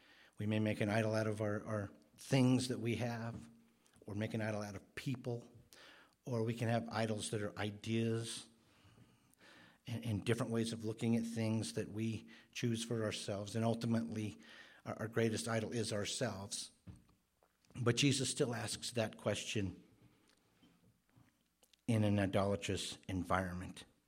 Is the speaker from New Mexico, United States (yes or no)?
yes; New Mexico, United States; We're from New Mexico, so we would definitely call it a river